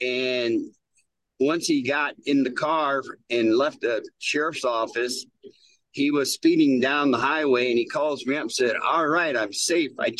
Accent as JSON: {"language": "English", "region": "South Dakota", "country": "United States", "said": "And I'm from the Rosebud Sioux Indian Reservation."}